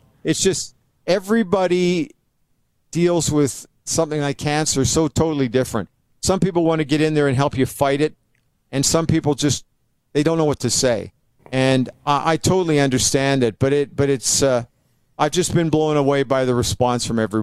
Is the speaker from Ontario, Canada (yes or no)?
no; Edmonton, Alberta, Canada; also born or lived in Moose Jaw; Well, I grew up in Edmonton, but I spent 5 years in Moose Jaw, which I love.